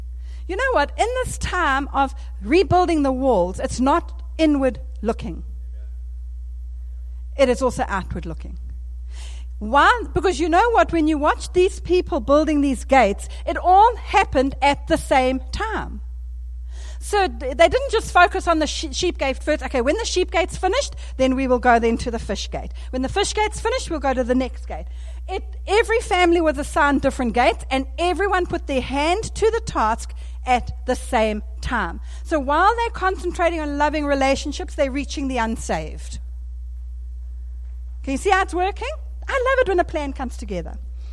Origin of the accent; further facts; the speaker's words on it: South Africa; accent: South African; Excuse my South African accent